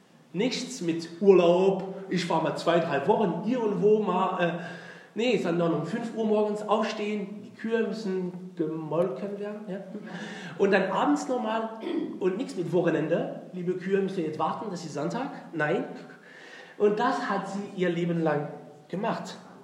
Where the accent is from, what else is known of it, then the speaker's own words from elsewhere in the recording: France; German is a second language; weil, wie Sie es hören, bin ich selber Franzose.